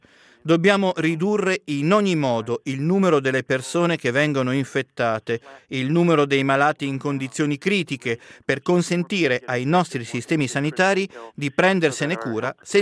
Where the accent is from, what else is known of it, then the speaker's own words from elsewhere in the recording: United States; E poi c'è anche da dire che nel mio paese, gli Stati Uniti, ma anche in altri paesi del mondo, non ci sono abbastanza tamponi